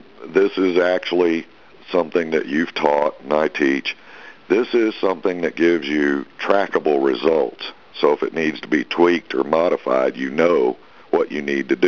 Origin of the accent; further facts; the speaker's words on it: Happy Hill Community, Alabama, United States; When I was growing up in Alabama in a little town called Happy Hill Community